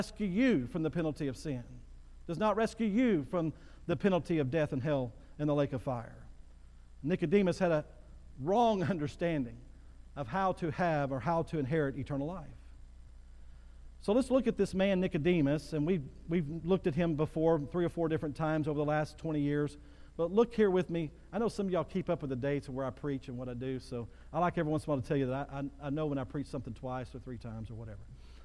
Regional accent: Bowie, Texas, United States; I grew up in Bowie, Texas.

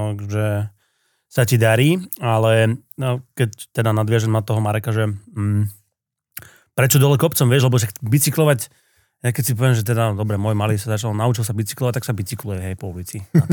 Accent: Považská Bystrica, Trenčín Region, Slovakia; U nás v Považskej Bystrici, keď som bol nejak na strednej škole

